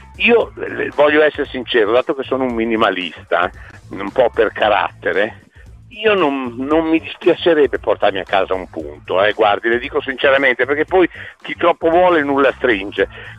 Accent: Bologna, Emilia-Romagna, Italy; non perché sono bolognese

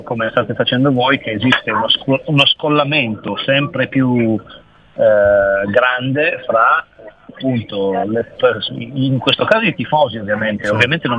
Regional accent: Turin, Piedmont, Italy; una città come la mia città, che è Torino

